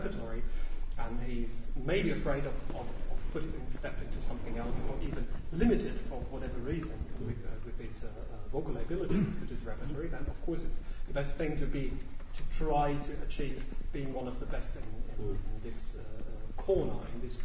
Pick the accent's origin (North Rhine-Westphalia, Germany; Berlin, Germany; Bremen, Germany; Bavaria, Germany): Bavaria, Germany; Munich; English is a second language; So I grew up in Munich. I spent 24 years of my life in Munich.